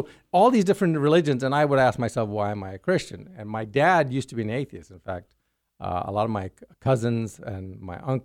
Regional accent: Sudan; also born or lived in Ghana / Yemen / Jamaica / Ethiopia; I grew up in many different cultures. I was born in Ghana, grew up in Sudan, Yemen, Jamaica, Ethiopia, and my parents are from India.

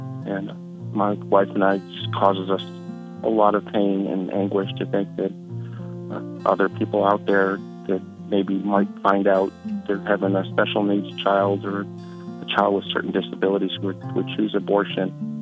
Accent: Louisiana, United States; I'm from Louisiana, and I've been listening to American Family Radio for about 10 years now.

